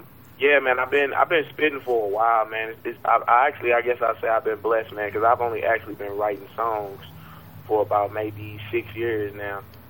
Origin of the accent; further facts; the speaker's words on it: St. Louis, Missouri, United States; but I'm from the east side